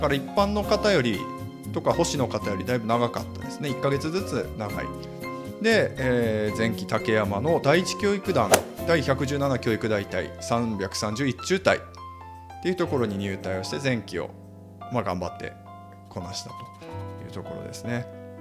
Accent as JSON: {"language": "Japanese", "region": "Fukushima", "country": "Japan", "said": "まず私の出身地については福島県です。福島県の中通りの出身です。"}